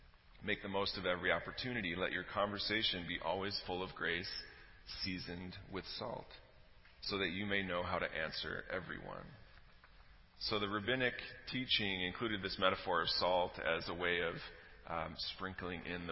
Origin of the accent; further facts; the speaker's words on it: Chicago, Illinois, United States; Or growing up in Chicago, in the 1990s, that meant Michael Jordan, right?